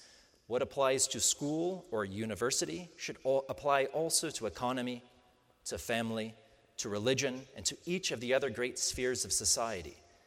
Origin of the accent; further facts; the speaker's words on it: Pennsylvania, United States; The right to wear a hat was a veiled reference to the founder of my home state of Pennsylvania.